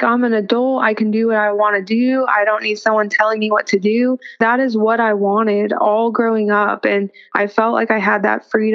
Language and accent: English; California, United States; I mean, I'm from California and Christianity there is not cool.